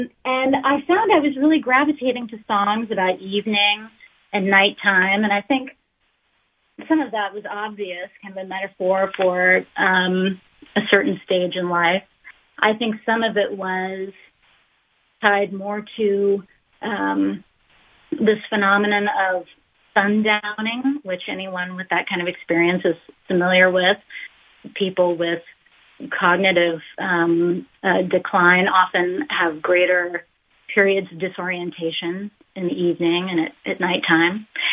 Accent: Ohio, United States; now in New York, United States; They remained in the home in which I grew up in Ohio, and I, as I said earlier, live in New York.

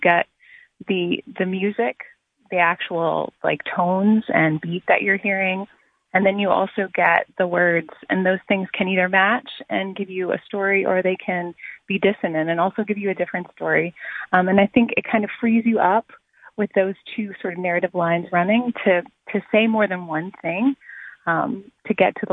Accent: the South, United States; So I'm from the South, and I think sort of we have a reputation as being very polite and very socially conscious.

